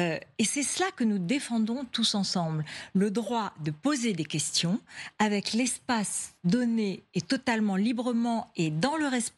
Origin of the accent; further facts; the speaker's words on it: Morocco; j'ai été élevée au Maroc, dans la connaissance et dans l'affection intime pour les traditions culturelles et cultuelles, juives, musulmanes et chrétiennes.